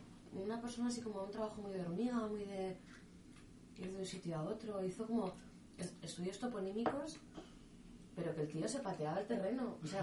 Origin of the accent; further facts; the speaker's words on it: Zaragoza, Aragon, Spain; Yo soy de Zaragoza.